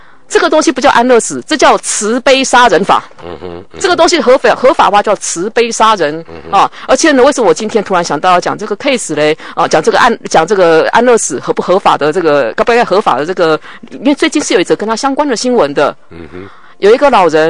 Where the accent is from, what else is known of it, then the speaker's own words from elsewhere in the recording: Taiwan; 我们台湾人觉得说做这样的事情是有可能是一个孝顺的儿子